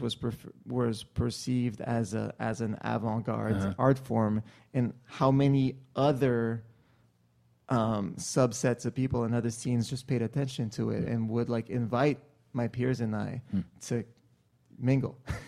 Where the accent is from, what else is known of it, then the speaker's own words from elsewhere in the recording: Montreal, Quebec, Canada; in my hometown of Montreal